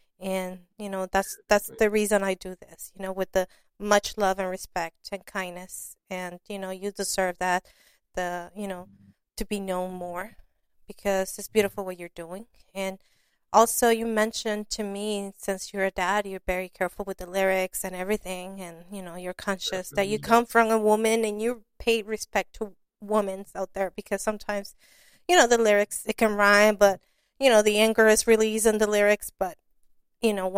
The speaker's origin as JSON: {"language": "English", "town": "Long Beach", "region": "California", "country": "United States", "tie": "born or raised there", "said": "I grew up in Long Beach, so it's like, you know, it was in my blood, and, you know, everywhere you go in Long Beach, you know, rap."}